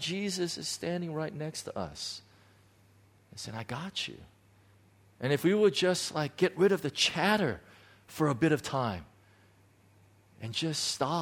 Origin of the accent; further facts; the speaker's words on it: United States; It's really interesting now because, you know, I'm an American.